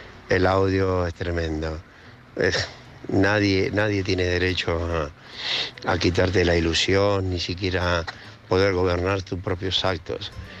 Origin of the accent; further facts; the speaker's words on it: Argentina; now in Madrid, Spain; Yo soy argentino, vivo en Madrid.